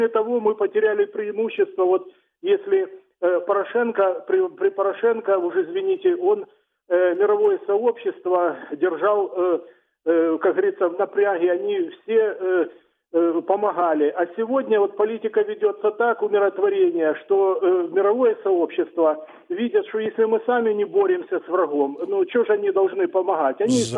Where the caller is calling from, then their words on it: Dnipro, Dnipropetrovsk Oblast, Ukraine; город Дніпр.